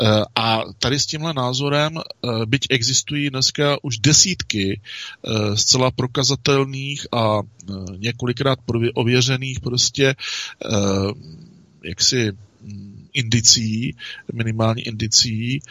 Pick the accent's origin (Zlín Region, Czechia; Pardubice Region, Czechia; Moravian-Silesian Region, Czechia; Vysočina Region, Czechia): Pardubice Region, Czechia; Třebošnice; born there; mé rodiště je v Třebošnici a přes Hronov nad Doubravou to máme na Žlebský zámek kousek